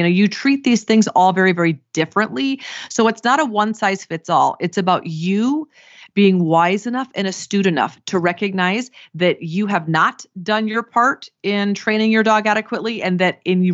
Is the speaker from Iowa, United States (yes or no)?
yes; Iowa, United States; So I grew up in Iowa. My mom was still in Iowa.